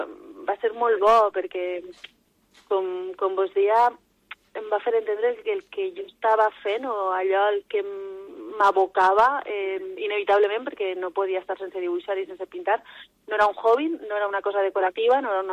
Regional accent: Vila-real, Valencian Community, Spain; Vila-real des dels meus inicis. De fet, estic convençuda de que si no hagués tingut el suport de la gent del meu poble

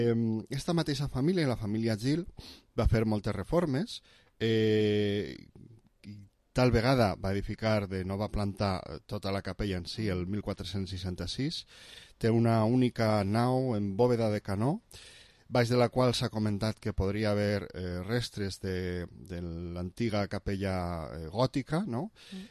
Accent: Vila-real, Valencian Community, Spain; els que som de Vila-real

